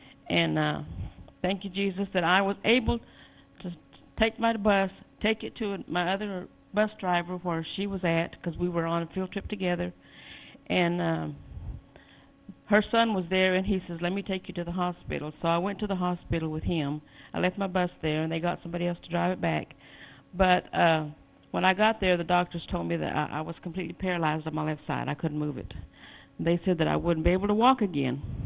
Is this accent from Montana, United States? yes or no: no; Lubbock, Texas, United States; I'm from Lubbock, Texas.